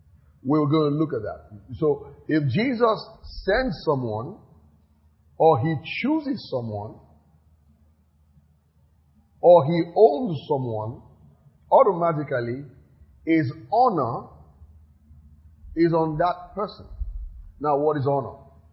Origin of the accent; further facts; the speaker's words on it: Nigeria; I'm an African. And I'm not just an African, I'm a Nigerian.